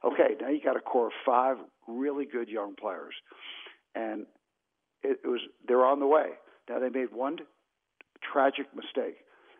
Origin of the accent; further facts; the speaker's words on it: New York, United States; I think New York fans, I mean, I grew up in New York